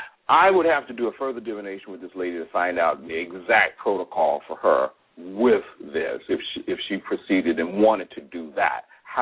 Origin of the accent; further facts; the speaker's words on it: the South, United States; I always say Wikipedia. I'm from the South, okay? We don't know how to talk, all right?